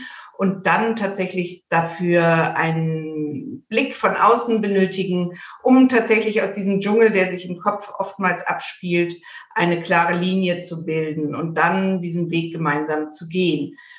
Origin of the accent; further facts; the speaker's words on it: Cologne, North Rhine-Westphalia, Germany; ich komme aus Köln und sitze in Köln und das ist schon eine Ecke weg zu euch.